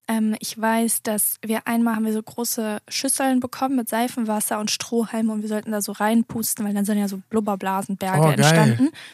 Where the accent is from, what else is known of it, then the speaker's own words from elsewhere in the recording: Brühl, North Rhine-Westphalia, Germany; also born or lived in Bonn; ich bin in Bonn geboren, in NRW und bin dann zwischen Köln und Bonn aufgewachsen, bis ich 9 war, in Brühl. Für diejenigen, die das kennen, das ist das Phantasialand.